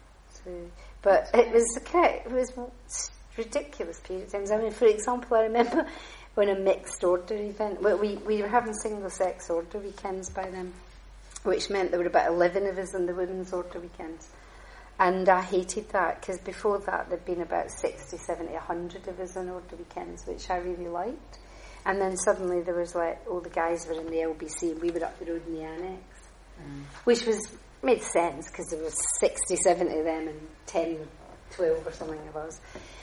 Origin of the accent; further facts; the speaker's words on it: Glasgow, Scotland, United Kingdom; And I'm Glaswegian. So that's abrasive, you know.